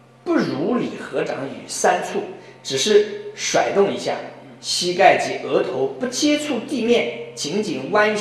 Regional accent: China; 就像我们那天，我们这个中国人呢，我们作为中国人

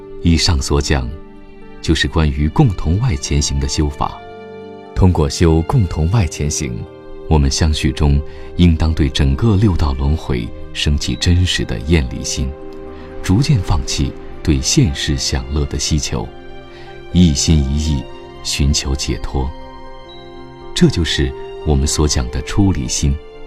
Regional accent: Sichuan, China; 在我的家乡甘孜州，

